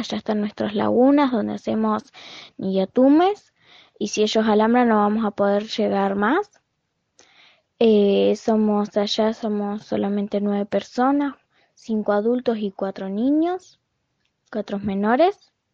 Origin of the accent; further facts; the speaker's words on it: Alto Río Chubut, Chubut, Argentina; soy de Alto Río Chubut. Estoy en un territorio mapuche